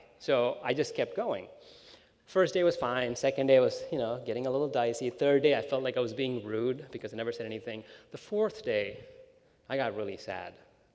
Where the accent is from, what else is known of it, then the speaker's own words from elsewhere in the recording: India; And I grew up in India, and it's fine.